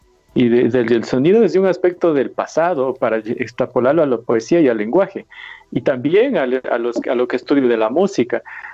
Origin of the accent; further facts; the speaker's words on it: Ecuador; Yo estoy como ecuatoriano, estoy participando ahí